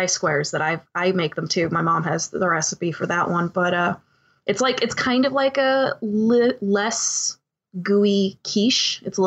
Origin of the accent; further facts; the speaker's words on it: Wakefield, Massachusetts, United States; I had bartended in my hometown. Well, not where I was born, but where I grew up in Wakefield, Massachusetts.